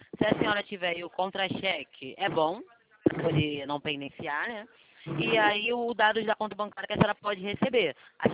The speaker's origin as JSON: {"language": "Portuguese", "region": "Rio de Janeiro", "country": "Brazil", "said": "Eu sou do Rio de Janeiro"}